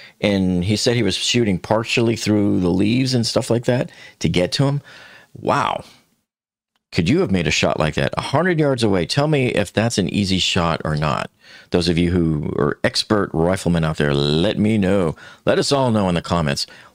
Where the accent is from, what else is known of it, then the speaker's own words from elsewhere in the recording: Boston, Massachusetts, United States; I'm from the Show Me State, even though I'm from Boston